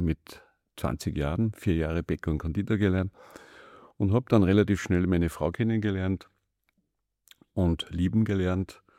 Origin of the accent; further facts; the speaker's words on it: Betzenkirchen, Germany; ich bin als kleiner Bub aufgewachsen in Betzenkirchen, so wie viele andere Buben auch.